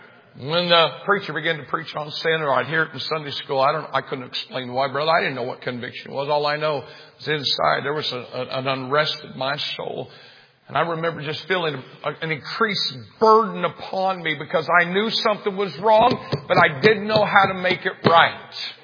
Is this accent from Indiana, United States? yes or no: yes; Brazil, Indiana, United States; also born or lived in Greencastle, Indiana; We moved from Greencastle, Indiana to Brazil, Indiana. My dad bought a little mini farm, and across the street from us … unchurched, unsaved, four little kids. I was 5 years of age.